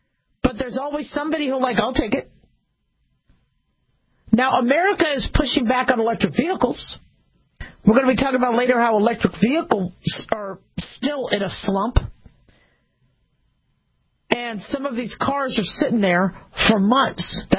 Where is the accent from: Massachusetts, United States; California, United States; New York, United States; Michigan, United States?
California, United States; And I was born in California. I'm from California.